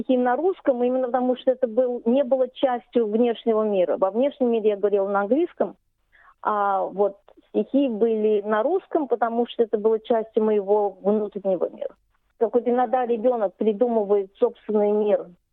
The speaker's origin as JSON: {"language": "Russian", "region": "Moscow", "country": "Russia", "tie": "born there", "said": "И он поселился в Москве, где встретил мою маму. И, в общем, я родилась в Москве."}